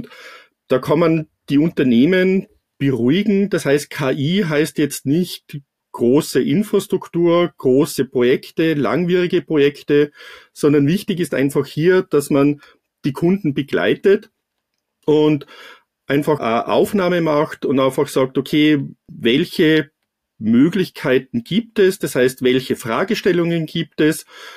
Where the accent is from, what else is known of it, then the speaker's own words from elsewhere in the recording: Tyrol, Austria; Ich komme aus Tirol oder sitze in Tirol